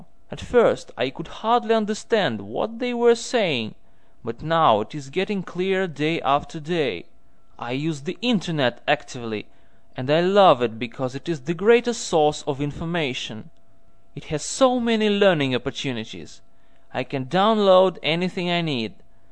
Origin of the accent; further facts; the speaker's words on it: Poland; English is a second language; I'm from Poland. I'm 17 now. Right now I'm a school student.